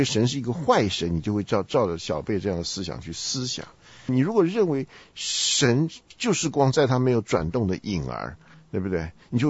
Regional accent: China; 就是说我们中国人啊，特别缺乏这方面的训练

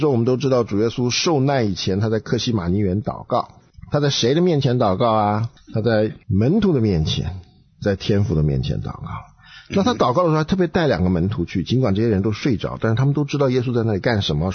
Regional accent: China

